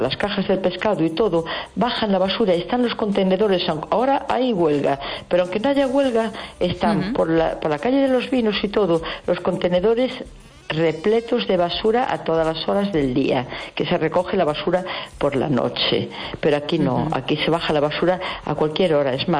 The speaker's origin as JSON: {"language": "Spanish", "town": "A Coruña", "region": "Galicia", "country": "Spain", "said": "me da vergüenza que yo soy de La Coruña"}